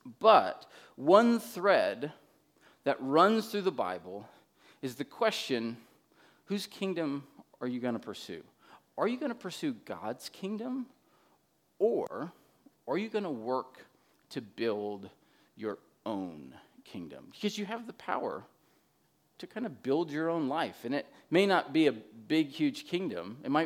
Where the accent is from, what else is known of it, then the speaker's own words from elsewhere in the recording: New Hampshire, United States; now in Milwaukee, United States; My parents live in the Milwaukee area with us now, but I grew up in New Hampshire, and this is the New Hampshire house I grew up in.